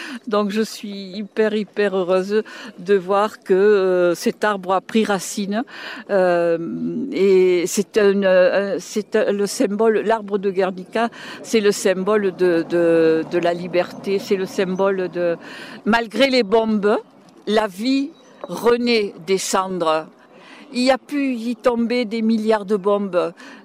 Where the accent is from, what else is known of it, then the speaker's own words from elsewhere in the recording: France; born there; Donc moi, je suis née en France.